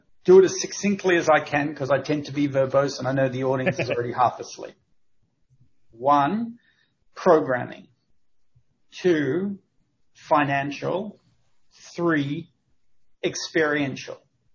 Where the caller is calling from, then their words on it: Richardson, Texas, United States; Harrison, I am in my office in Richardson, Texas, just north of Dallas.